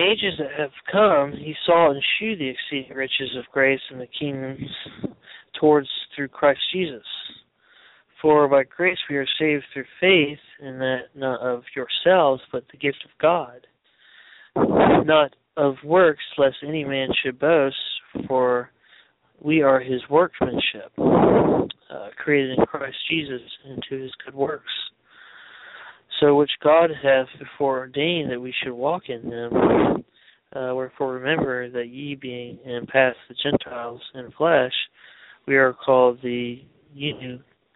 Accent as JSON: {"language": "English", "town": "New Smyrna Beach", "region": "Florida", "country": "United States", "said": "we're from New Smyrna Beach."}